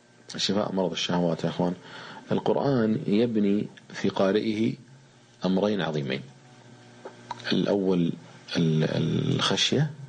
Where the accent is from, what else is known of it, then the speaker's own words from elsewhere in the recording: Kuwait; عندنا في الكويت رئيس الحزب الشيوعي في الستينات